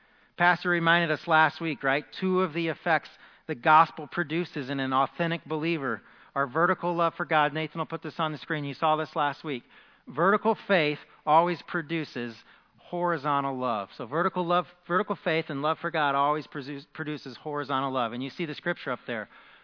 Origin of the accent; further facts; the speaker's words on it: Illinois, United States; accent: Southern Illinois; Let me use my Southern Illinois accent for this sermon, okay?